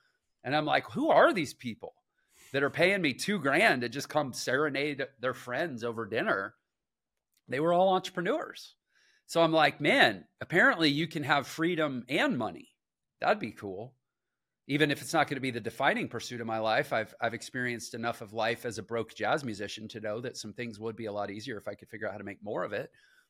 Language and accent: English; Houston, Texas, United States; I'm from Houston, Texas.